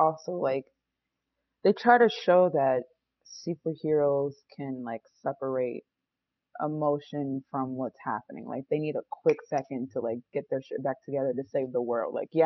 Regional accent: Indiana, United States; Nice. From Indiana.

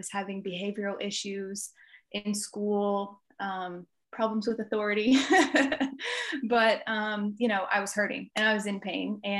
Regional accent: Fort Bliss, Texas, United States; born there; I was born actually in Fort Bliss, Texas. So I've been all over the place.

